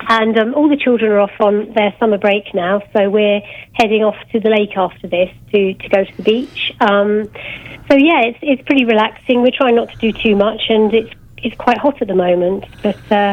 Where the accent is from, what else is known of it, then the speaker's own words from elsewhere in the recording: Harpenden, East of England, United Kingdom; born there; I was born in Harpenden, just near the Hesse.